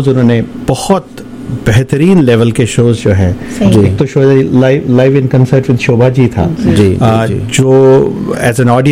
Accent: India; moved away; हम दोनों ही हिंदुस्तान से हैं, और मैं पिछले 12 साल से यहाँ पे हूँ।

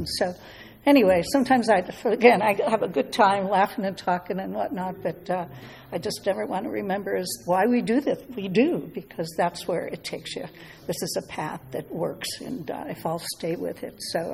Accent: Chicago, Illinois, United States; born there; So anyway, I was born in Chicago, second of five kids.

